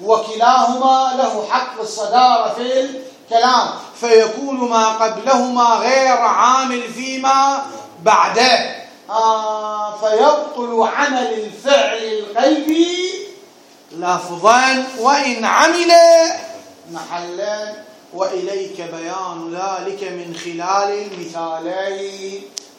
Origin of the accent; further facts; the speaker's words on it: Iraq; moved away as an adult; طلعت انا عمره 18 سنه طلعت من العراق عمره 18 سنه